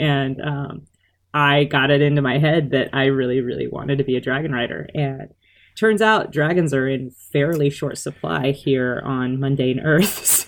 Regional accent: South Dakota, United States; born there; So I was born in South Dakota, but my parents, when I was about 6 years old, my parents joined the United States Air Force as well. And so we started moving around

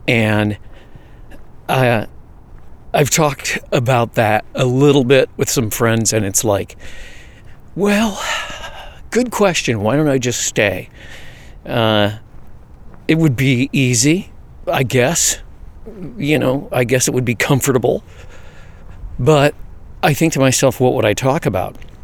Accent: Chicago, Illinois, United States; I'm from the Midwest. Most of the stuff, the oldest thing where I grew up in Chicago was Fort Dearborn

